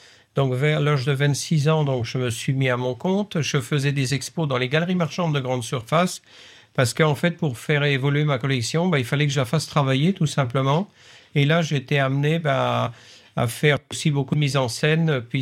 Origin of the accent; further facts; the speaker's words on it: Pays de la Loire, France; viens d'un milieu agricole, je viens de Cham, je suis né en Mayenne. Donc j'étais fils unique, je suis allé à l'école à Évron, et puis à Torcy-Vivier, en école d'agriculture.